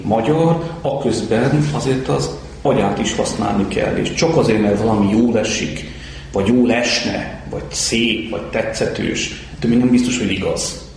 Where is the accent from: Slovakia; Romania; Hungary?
Hungary; Egyébként mi magyarok vagyunk